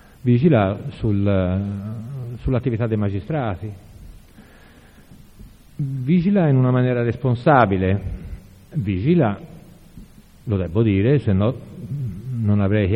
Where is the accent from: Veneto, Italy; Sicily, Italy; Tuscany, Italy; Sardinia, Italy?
Tuscany, Italy; Florence; Da fiorentino, da magistrato che si è occupato di questa vicenda delle stragi del 93